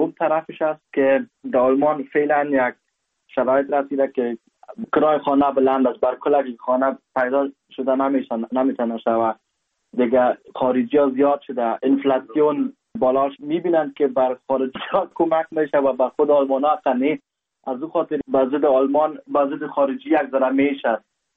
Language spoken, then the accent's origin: Persian; Afghanistan; now in Germany